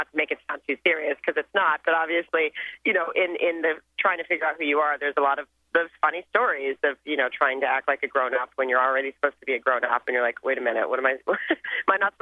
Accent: Arkansas, United States; it's growing up in the South. I grew up in a really small town in Arkansas.

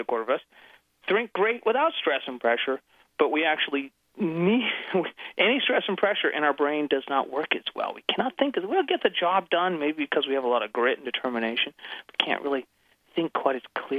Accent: Washington, United States; now in San Francisco, United States; growing up in the Northwest. My dad was a volunteer, and he helped run one of the soccer clubs in Seattle.

